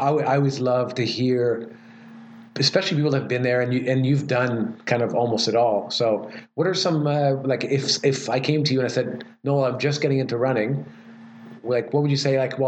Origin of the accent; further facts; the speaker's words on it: Quebec, Canada; I went and visited when I was a kid because I grew up in Quebec.